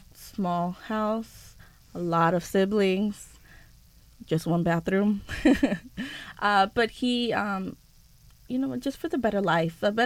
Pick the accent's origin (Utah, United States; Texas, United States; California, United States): California, United States; California, yes. Always born and raised in the Valley.